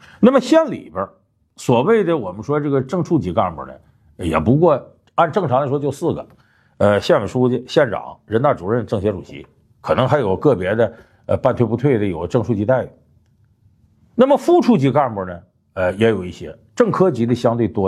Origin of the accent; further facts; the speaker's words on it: Northeast China, China; 我本身就出生在东北一个普通小县城，有人说我是小镇青年，